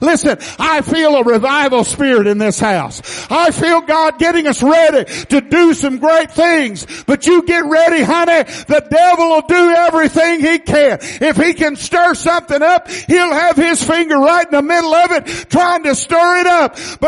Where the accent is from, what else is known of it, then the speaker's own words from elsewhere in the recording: Missouri, United States; And I said, I'm from Missouri. That's a show me state.